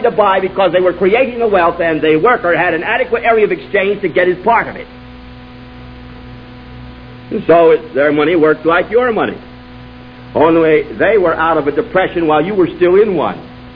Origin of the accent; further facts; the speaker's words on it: United States; I'm an American.